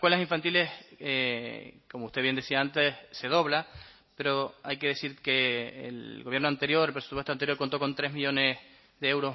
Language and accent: Spanish; Canary Islands, Spain; Los que somos de Islas Menores